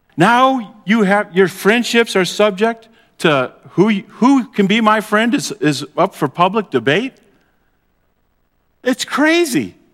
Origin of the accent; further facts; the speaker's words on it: Ohio, United States; born there; Now, I was born here in Ohio, but my family tree is in the South, in Alabama